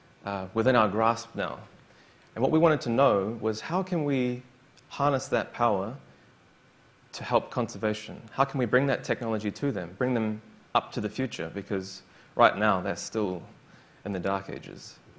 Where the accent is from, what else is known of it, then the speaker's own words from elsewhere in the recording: New Zealand; Now, as a New Zealander, well, I'm really proud to be a New Zealander.